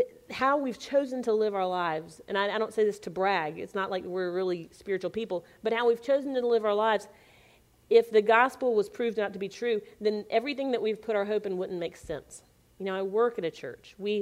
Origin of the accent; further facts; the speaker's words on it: Spartanburg, South Carolina, United States; growing up in Spartanburg, South Carolina. And so my dad is a physician.